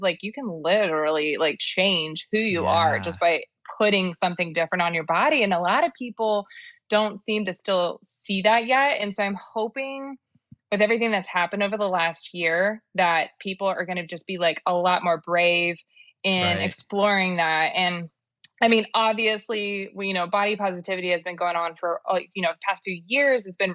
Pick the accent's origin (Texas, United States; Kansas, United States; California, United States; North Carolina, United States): Texas, United States; Dallas; so I'm from Dallas, and it's like very, very like, they call it like the land of the $30,000 millionaires.